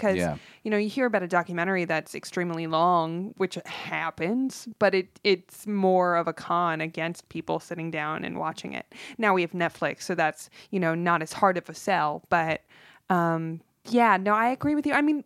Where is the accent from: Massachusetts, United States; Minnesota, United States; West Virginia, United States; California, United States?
California, United States; North Hollywood; I grew up in North Hollywood.